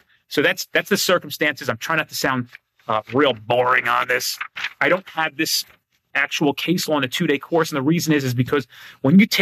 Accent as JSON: {"language": "English", "town": "Woodbridge", "region": "New Jersey", "country": "United States", "tie": "born or raised there", "said": "which I know because I grew up in Woodbridge, I know that area very well"}